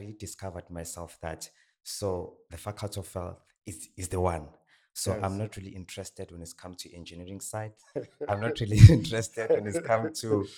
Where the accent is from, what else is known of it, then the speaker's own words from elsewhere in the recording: Orange Farm, Gauteng, South Africa; English is a second language; I'm coming from Orange Farm, which is in Gauteng.